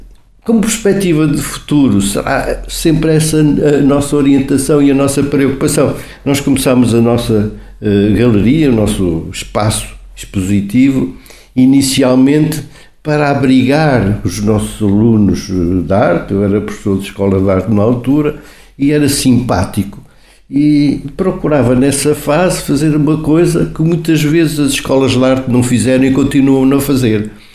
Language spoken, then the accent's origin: Portuguese; Portugal; à nossa própria individualidade como portugueses e como Portugal.